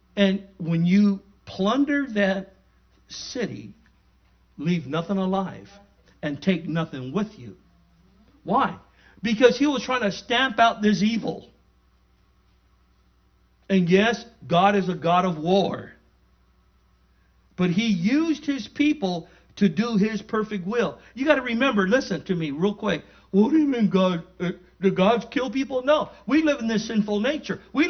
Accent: National City, California, United States; No, I'm from National City. Nothing's changed.

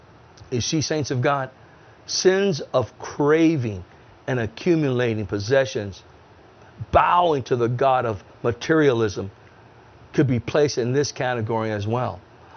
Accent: National City, California, United States; When we were kids, I grew up in National City.

